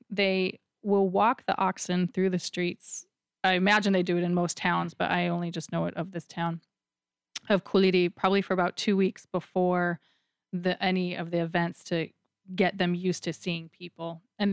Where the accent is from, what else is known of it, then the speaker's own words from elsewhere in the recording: Chicago, Illinois, United States; also born or lived in Milan, Italy; in Milan, a city where I'd spent so much of my teenage youth. That winter, a girlfriend of mine that I grew up with in Chicago came out for a visit.